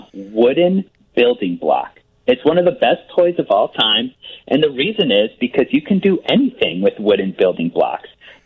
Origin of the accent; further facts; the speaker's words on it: Buffalo Grove, Illinois, United States; Or I'm not. I'm from Buffalo Grove, so northwest suburbs of Chicago.